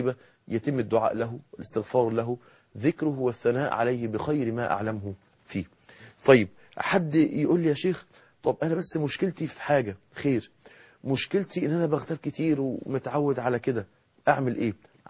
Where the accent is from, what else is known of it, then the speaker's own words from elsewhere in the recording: Egypt; إنما النميمة هي نقل الكلام اللي احنا بنسميها عندنا في مصر الفتنة